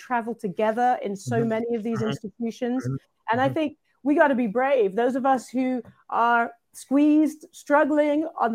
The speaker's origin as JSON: {"language": "English", "country": "United Kingdom", "said": "I'm British, but he wouldn't have counted me in his, you know, doom and gloom forecasts"}